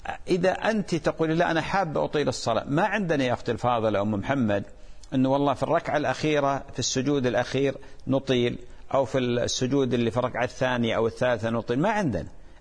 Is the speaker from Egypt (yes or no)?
no; Iraq; هناك امرأة اتصلت بي من بلدنا العراق